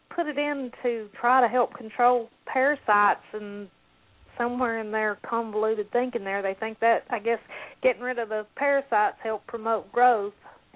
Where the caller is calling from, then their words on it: Franklin, North Carolina, United States; Hey. I'm calling from Franklin, North Carolina.